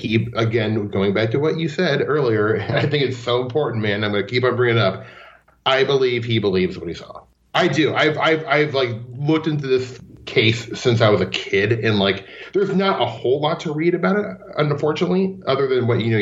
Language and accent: English; Omaha, Nebraska, United States; I'm from Omaha, Nebraska, and Ashland is, like, 25 miles away.